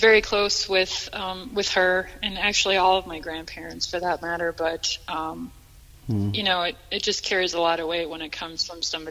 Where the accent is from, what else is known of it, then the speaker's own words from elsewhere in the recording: Minneapolis, Minnesota, United States; I'm originally from Minneapolis area, so I was home visiting while this was all going on.